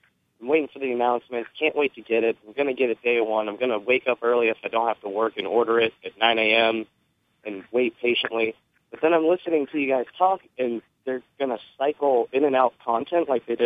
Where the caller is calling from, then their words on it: Florida, United States; from Florida.